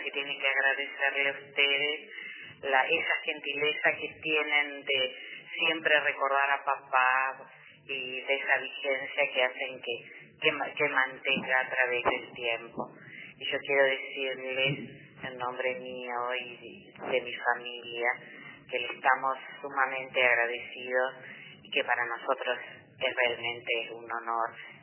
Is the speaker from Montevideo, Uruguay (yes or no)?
yes; Montevideo, Uruguay; born there; also born or lived in Canelones; No, yo nací en Montevideo.